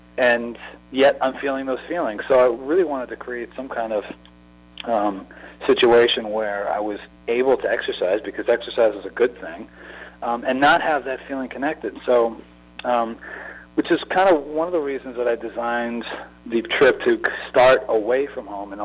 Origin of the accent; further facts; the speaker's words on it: Massachusetts, United States; I'm starting in Seattle, and I'm going to my hometown in Massachusetts.